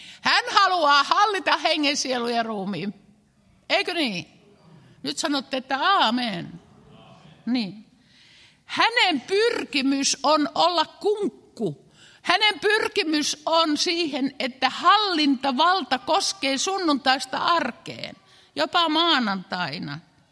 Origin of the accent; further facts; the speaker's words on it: Finnish Lakeland, Finland; Ja kun minä olen Järvi-Suomesta, niin hirveän lämmintä vettä.